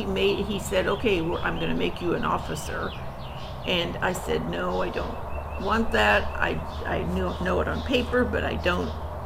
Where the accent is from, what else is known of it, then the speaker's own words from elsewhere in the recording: Illinois, United States; I grew up in two states, basically. I was born in Illinois and lived with my parents and sister on a farm about 100 miles west of Chicago. It was a small farm, only 160 acres